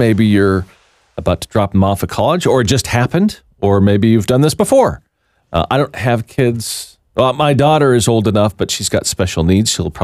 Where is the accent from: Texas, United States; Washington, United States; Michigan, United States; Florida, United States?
Washington, United States; Seattle; Now, maybe the big difference is I grew up in Seattle. They were dropping me off at college in Arkansas.